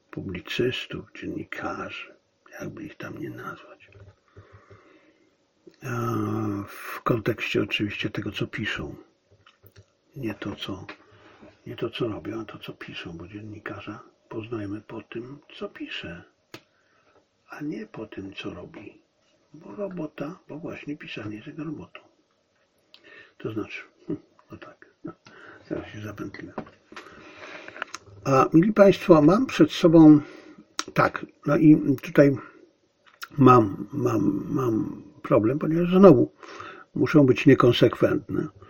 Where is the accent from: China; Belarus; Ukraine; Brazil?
China; Polish is a second language; Dla Chin, których jestem, no niestety nie jestem obywatelem, ale jestem Chińczykiem.